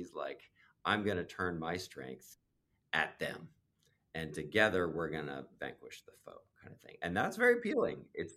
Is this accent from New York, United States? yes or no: yes; New York, United States; When he showed up, I'm a New Yorker. Can I just confess that to New Yorkers, he was always a joke.